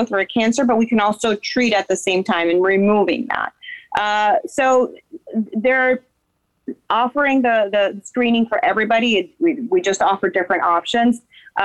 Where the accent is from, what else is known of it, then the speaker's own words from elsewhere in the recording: Dominican Republic; moved away as an adult; now in United States; So I'm from Dominican Republic originally. I did my residency in Boston. After 4 years of very cold weather, I decided to move to sunny Florida.